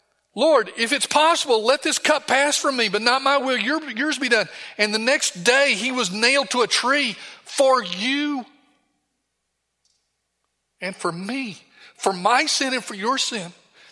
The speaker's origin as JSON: {"language": "English", "town": "Chattanooga", "region": "Tennessee", "country": "United States", "tie": "born or raised there", "moved": "as an adult", "lives_now": "Budapest, Hungary", "said": "I said, well, I grew up in Chattanooga, but I live in Budapest, Hungary. What are you doing there? I'm a missionary."}